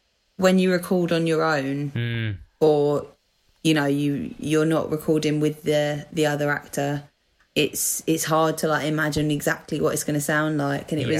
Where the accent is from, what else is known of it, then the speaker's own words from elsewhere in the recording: East of England, United Kingdom; accent: Essex/London; this is an Essex accent / London accent, which is where I am originally from